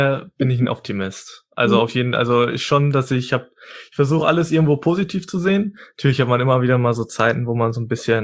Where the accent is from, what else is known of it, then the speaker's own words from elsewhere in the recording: Westerkappeln, North Rhine-Westphalia, Germany; also born or lived in Ibbenbüren; Ich bin in Immbüren geboren, 20 Minuten von hier. Und lebe seither dann hier in Westerkappeln